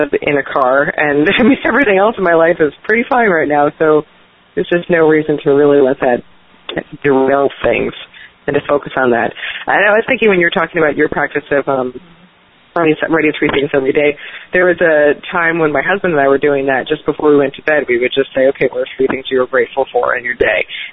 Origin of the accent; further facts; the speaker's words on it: New York, United States; I'm from New York, and so I'm back on the East Coast, and it's a better match.